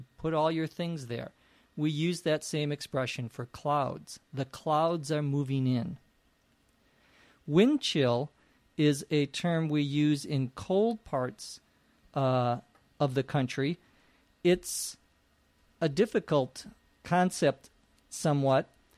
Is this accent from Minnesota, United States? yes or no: yes; Minnesota, United States; now in Arizona, United States; I'm originally from Minnesota in the northwest or north central part of the United States.